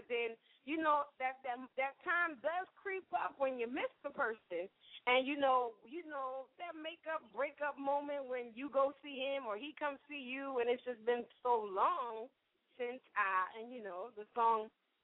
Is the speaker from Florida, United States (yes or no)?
yes; Miami, Florida, United States; Miami, Florida.